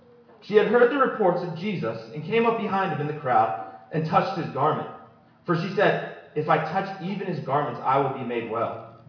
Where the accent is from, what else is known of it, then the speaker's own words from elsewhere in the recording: Maryland, United States; I'm from Maryland.